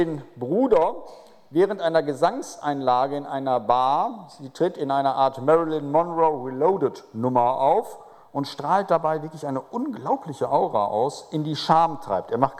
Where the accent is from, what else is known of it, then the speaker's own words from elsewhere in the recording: Netherlands; ich bin Holländer